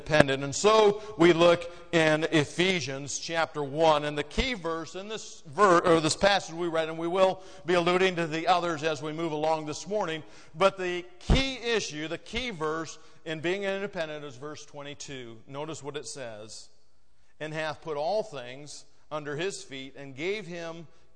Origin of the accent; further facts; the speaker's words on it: Michigan, United States; I identify with Michigan because I know what I have. I know what's there. I'm from Michigan. I enjoy Michigan.